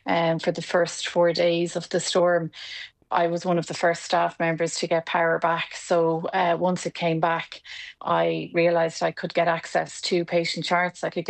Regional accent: Dublin, Leinster, Ireland; I know I'm from Dublin

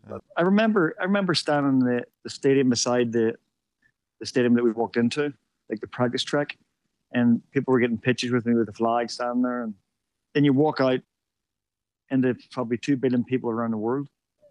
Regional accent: Northern Ireland, United Kingdom; now in Las Vegas, United States; I was born on the Shankill Road, actually. I was born at home on the Shankill Road, and I lived there until I on the suburbs until I left to come to Las Vegas.

